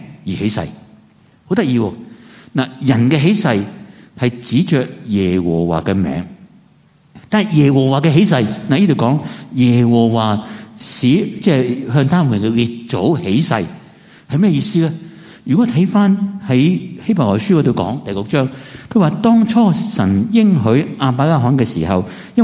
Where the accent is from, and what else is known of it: China